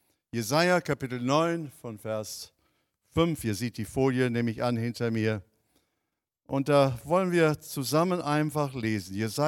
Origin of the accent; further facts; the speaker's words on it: Canada; German is a second language; moved away; Ich bin ursprünglich aus Kanada, habe meine wunderbare Frau aus Friesland kennengelernt und bin seit, wie viele Jahren bin ich aus Friesland? Gefühlt 50 Jahre, aber ja, seit vielen Jahren